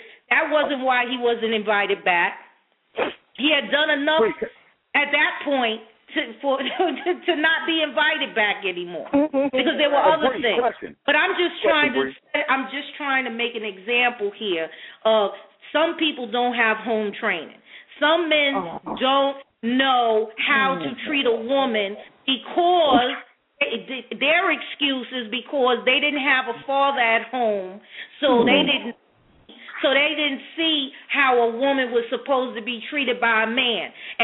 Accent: Brooklyn, New York, United States; I'm living in New York. I'm from Brooklyn, New York.

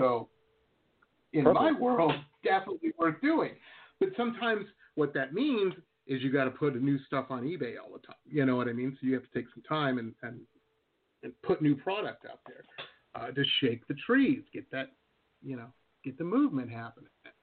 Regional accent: Detroit, Michigan, United States; We've got a really interesting singer-songwriter coming on from my hometown of Detroit.

